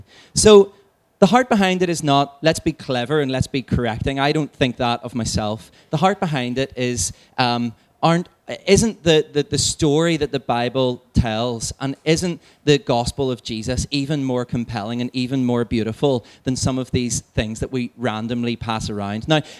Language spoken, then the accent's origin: English; Belfast, Northern Ireland, United Kingdom; And I'm from East Belfast.